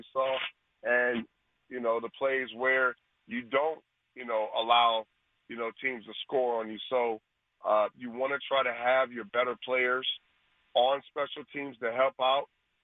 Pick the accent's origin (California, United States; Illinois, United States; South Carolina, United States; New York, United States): California, United States; Los Angeles; L.A. bred, man, young kid growing up in Southern Cal